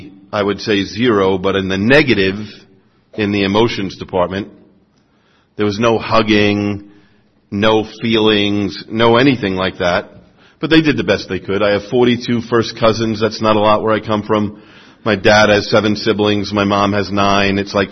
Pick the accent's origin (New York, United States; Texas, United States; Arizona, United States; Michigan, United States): New York, United States; New York City; But I grew up Irish Catholic in New York City, and that does not make me an alcoholic.